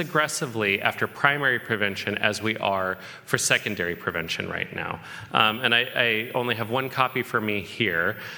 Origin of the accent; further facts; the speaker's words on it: Colorado, United States; I'm from Colorado originally, so I'm very proud of them showing up for that.